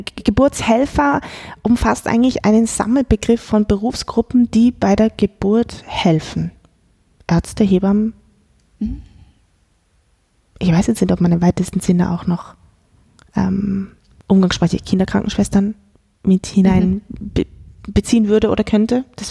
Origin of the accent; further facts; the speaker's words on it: South Tyrol, Italy; accent: South Tyrolean; dass ich dann auch in meinen Südtiroler Dialekt wieder reinfalle